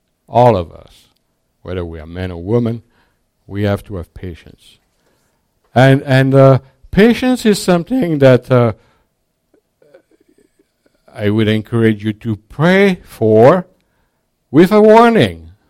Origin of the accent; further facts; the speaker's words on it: France; I couldn't believe that when I came from France to have hot water and milk.